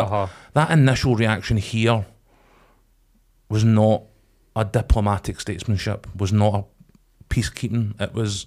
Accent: United Kingdom; this has been the disappointing aspect for me as a British citizen

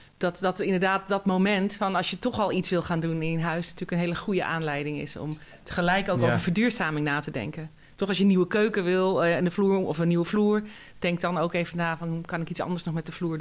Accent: The Hague, South Holland, Netherlands; ik ben verhuisd naar een plek aan de andere kant, of nou, niet de andere kant van Nederland, het klinkt wel heel erg, maar ik kom ook uit Den Haag en ik woon nu niet meer in Den Haag.

